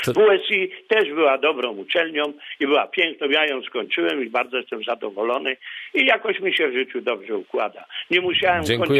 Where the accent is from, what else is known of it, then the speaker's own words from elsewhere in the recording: Zielona Góra, Lubusz Voivodeship, Poland; z Zielonej Góry. Panie redaktorze, jestem zielonogórzynem od urodzenia. Urodziłem się koło kina Nysa. Znam Zieloną Górę jak własną kieszeń.